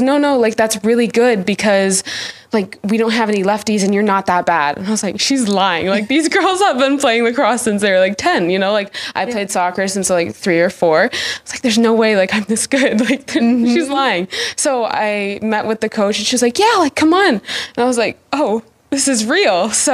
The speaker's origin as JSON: {"language": "English", "town": "Traverse City", "region": "Michigan", "country": "United States", "said": "Mm-mm, no, I'm from Traverse City, Michigan."}